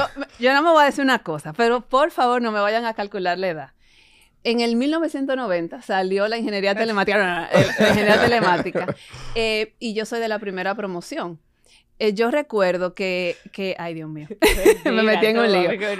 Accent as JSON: {"language": "Spanish", "region": "Santiago", "country": "Dominican Republic", "said": "Yo soy santiaguera. Mis papás son del Cibao. Mi mamá santiaguera y mi papá de La Vega. Yo soy casada, mi esposo es santiaguero, y aunque nosotros tenemos 20 y pico de años viviendo en Santo Domingo, mis hijos nacieron en Santiago."}